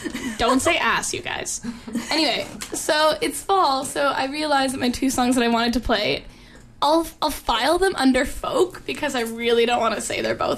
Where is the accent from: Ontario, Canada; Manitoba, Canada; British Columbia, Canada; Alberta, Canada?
Ontario, Canada; Toronto; I'm from Toronto